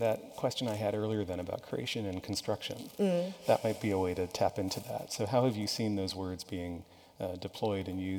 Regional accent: New Mexico, United States; And because I'm from New Mexico, I'm the expert in this, right?

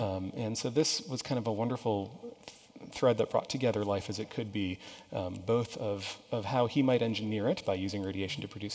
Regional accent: New Mexico, United States; And because I'm from New Mexico, I'm the expert in this, right?

